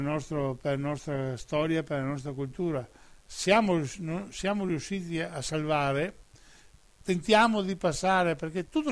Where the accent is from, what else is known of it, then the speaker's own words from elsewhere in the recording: Veneto, Italy; noi non veniamo da lontano per andare lontano, veniamo dalla Serenissima ma vogliamo andare lontano.